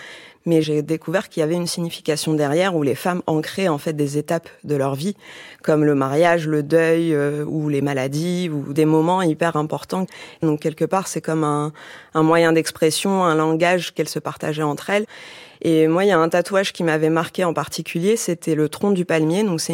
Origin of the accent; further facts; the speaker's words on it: Algeria; Moi, je suis d'origine algérienne. J'ai grandi en Algérie